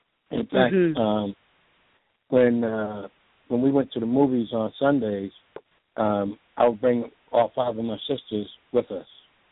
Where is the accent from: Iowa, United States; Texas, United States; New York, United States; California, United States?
New York, United States; Harlem; because in Harlem, where the area I grew up in, between 118th Street, 116th Street, about 114th and 125th Street, had a lot of West Indians.